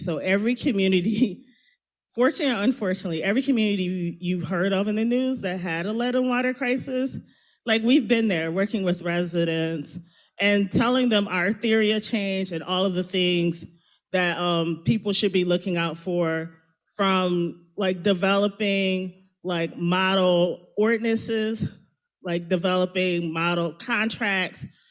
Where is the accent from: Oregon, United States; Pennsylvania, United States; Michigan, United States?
Michigan, United States; Flint; So I'm from Flint, Michigan, which is the birthplace of a lot of things, the birthplace of struggle.